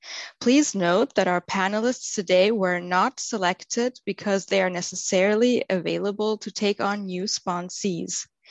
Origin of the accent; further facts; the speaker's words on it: Germany; English is a second language; I'm from Germany